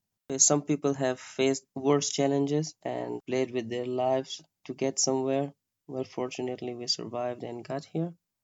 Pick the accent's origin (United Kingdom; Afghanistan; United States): Afghanistan; Kabul; now in Germany; Well, I'm from Kabul. I was born in Kabul. I grew up in Kabul and I lived there. And I left Afghanistan in 2016.